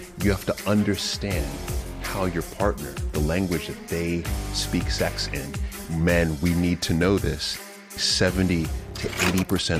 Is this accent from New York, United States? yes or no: yes; Jamaica, New York, United States; So I was born in Jamaica, Queens.